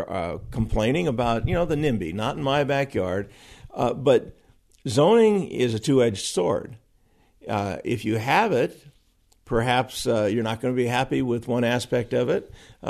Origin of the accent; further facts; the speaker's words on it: California, United States; I was born and raised in California, retired after a 34-year career in public service.